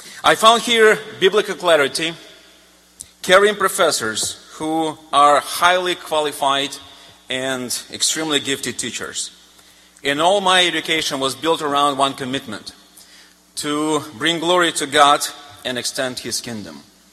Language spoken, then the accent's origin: English; Siberia, Russia; I grew up in Siberia, Russia, where my family was sent in exile after my great-grandfather was killed for his faith, and both of my grandfathers were in prison camps for their faith.